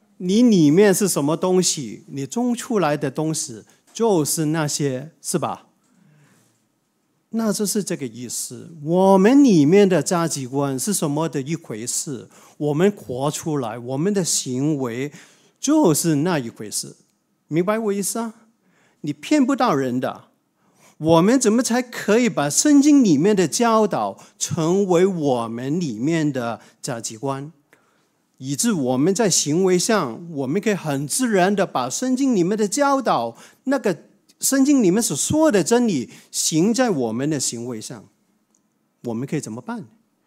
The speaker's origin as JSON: {"language": "Chinese", "country": "China", "said": "我们中国人有一句话说，此求不报非什么？非君子。"}